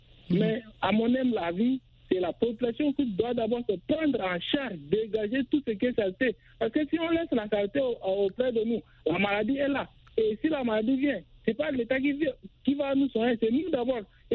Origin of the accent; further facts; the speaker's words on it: N'Djamena, Chad; Par exemple, ici, chez moi, en Djamena, les jeunes s'organisent par quartier.